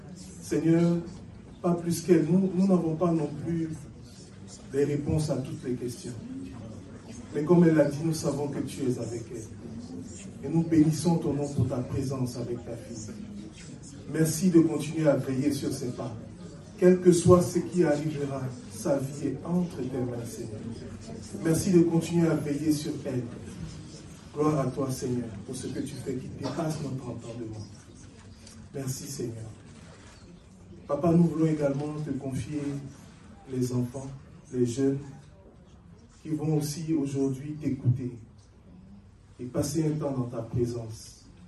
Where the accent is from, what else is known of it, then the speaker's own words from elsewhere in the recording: Côte d’Ivoire; Je suis originaire de la Côte d'Ivoire. Et j'ai grandi dans cette église.